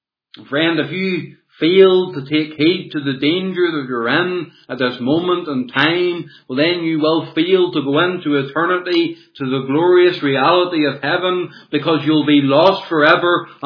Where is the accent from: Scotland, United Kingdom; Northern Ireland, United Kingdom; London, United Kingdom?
Northern Ireland, United Kingdom; Portavogie; I'll tell you a story about my hometown in Portavogie.